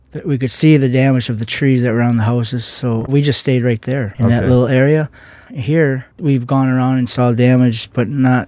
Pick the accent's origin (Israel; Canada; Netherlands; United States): United States; Rhinelander, Wisconsin; I'm from a little town in northern Wisconsin called Rhinelander.